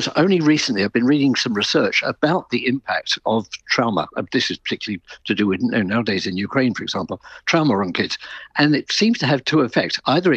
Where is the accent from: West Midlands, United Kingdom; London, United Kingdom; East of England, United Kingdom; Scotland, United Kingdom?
London, United Kingdom; there was bombing every single night in London. I was born and brought up in London.